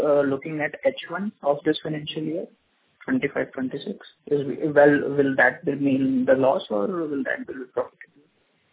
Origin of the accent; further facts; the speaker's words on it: Delhi, India; Because I am also from Delhi, so probably I can attend face to face.